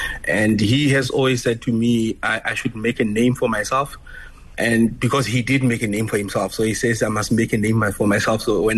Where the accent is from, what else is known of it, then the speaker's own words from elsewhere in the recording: Kwakwa, Free State, South Africa; looking at my hometown, Kwakwa, Phuthetshaba, supermarket. There is not even a single dealership in Kwakwa, and all the people from Kwakwa need to drive out to actually go service their car.